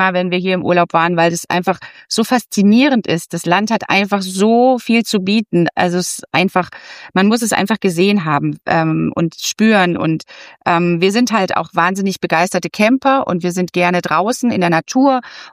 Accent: Konstanz, Baden-Württemberg, Germany; Ja, also wir kommen ja aus Konstanz am Bodensee

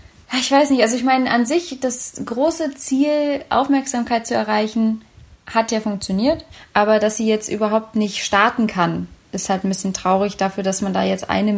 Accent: Berlin, Germany; aus meiner Heimatstadt, meine Mutterstadt Berlin.

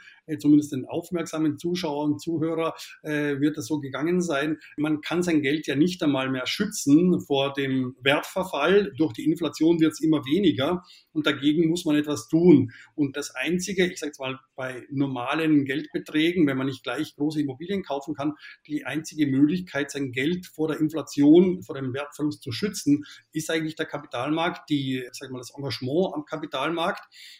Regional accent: Carinthia, Austria; Also ich bin ein gebürtiger Kärntner und habe in Wien Wirtschaftsinformatik studiert

